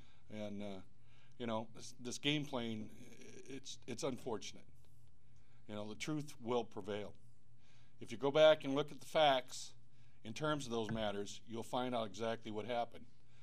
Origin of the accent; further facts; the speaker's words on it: Cedar Rapids, Iowa, United States; The money that's been brought into this state for us as Iowans is tremendous. I mean, I'm from Cedar Rapids.